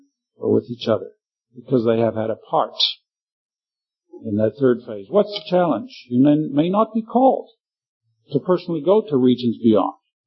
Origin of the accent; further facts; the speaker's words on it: Johannesburg, Gauteng, South Africa; I'm from South Africa, Johannesburg.